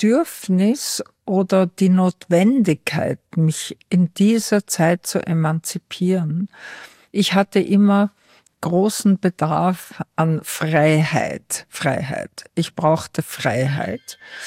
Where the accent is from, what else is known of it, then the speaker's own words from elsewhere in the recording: Upper Austria, Austria; ich bin aus Oberösterreich